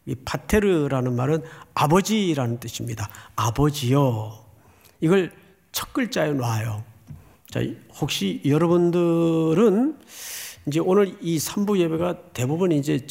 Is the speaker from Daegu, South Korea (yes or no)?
yes; Daegu, South Korea; 제가 어린 시절을 대구에서 살았기 때문에